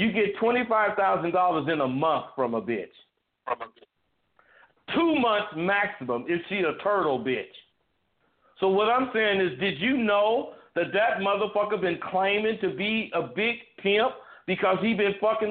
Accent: California, United States; My hometown, Solano

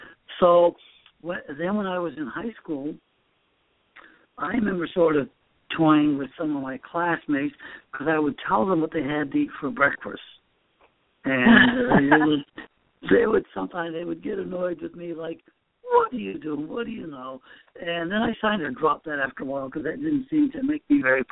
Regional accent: Maine, United States; My father was a man, I grew up in Northern Maine

